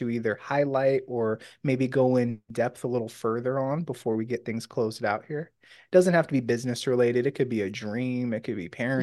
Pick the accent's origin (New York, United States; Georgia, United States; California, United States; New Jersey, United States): California, United States; I grew up in Disneyland, right?